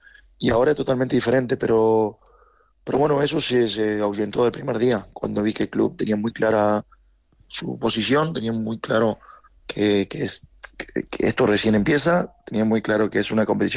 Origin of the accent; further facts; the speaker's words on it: Argentina; Tengo una hija en Madrid y lleva muchas temporadas en Argentina. Más allá de que yo soy argentino, ella vive aquí